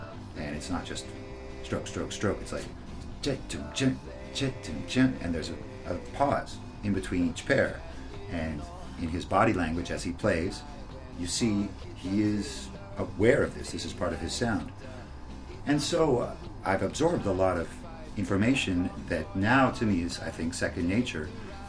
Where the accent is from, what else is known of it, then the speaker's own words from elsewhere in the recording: Toronto, Ontario, Canada; Growing up in Toronto, there was a large Jamaican community, and I was exposed to a lot of this music.